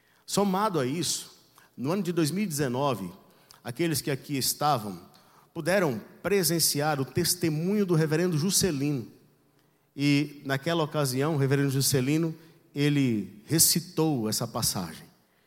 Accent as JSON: {"language": "Portuguese", "town": "Ilhéus", "region": "Bahia", "country": "Brazil", "said": "Então, eu sou do sul da Bahia."}